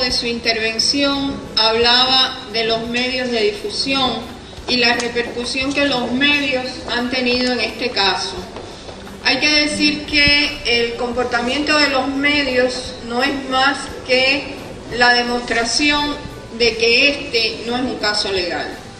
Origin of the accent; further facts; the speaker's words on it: Cuba; yo vengo con una madre y yo soy una abogada cubana.